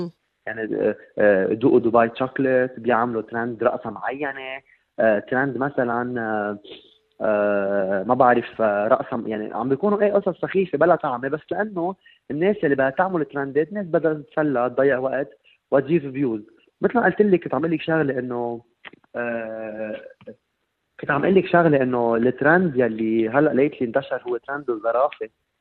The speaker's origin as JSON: {"language": "Arabic", "country": "Lebanon", "said": "اليوم كلبناني بحب اعرف مثلا كلمه بندوره بتعني طماطم بالمصري"}